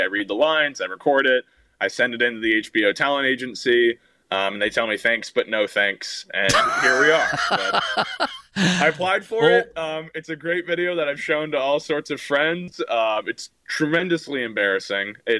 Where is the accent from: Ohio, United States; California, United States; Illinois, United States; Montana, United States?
California, United States; I played high school basketball, loved the game. I'm from California.